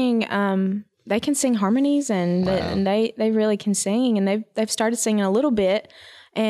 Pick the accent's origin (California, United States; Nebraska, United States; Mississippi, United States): Mississippi, United States; now in Nashville, United States; Yeah, until a few months ago, we moved to Nashville, and we grew up in South Mississippi.